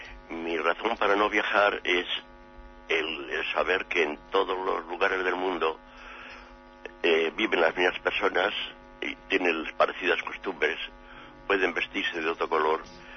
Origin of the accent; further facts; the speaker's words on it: Basque Country, Spain; Soy escritor vasco